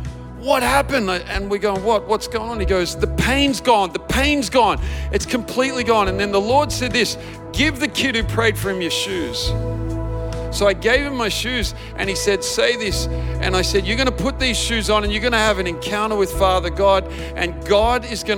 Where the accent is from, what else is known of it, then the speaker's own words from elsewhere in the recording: Wodonga, Victoria, Australia; also born or lived in Maui; now in Bendigo, Australia; I was born in Maui. Anyone from Maui? We had one. We do, yeah. Cool, brother. I'm born in Maui. Grew up half my life in Wodonga.